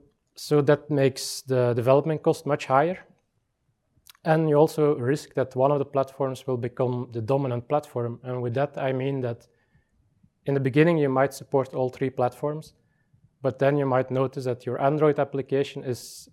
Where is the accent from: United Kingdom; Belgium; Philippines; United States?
Belgium; English is a second language; I'm from Belgium.